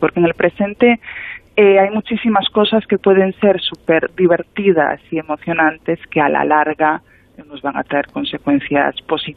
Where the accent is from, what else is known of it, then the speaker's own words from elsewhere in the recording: Galicia, Spain; como gallega, te voy a decir que depende